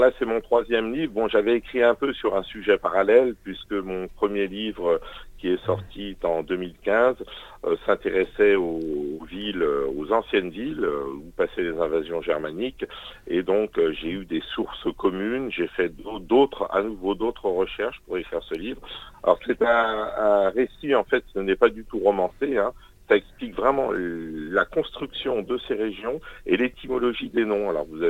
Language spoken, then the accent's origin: French; Chelles, Île-de-France, France; now in Paris, France; Et je suis natif de Chelles, en Seine-et-Marne. J'ai habité longtemps en Seine-et-Marne. Aujourd'hui, j'habite à Paris.